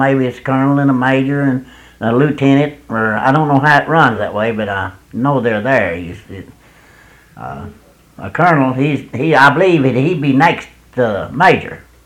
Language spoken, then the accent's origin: English; United States; Yeah, I'm American.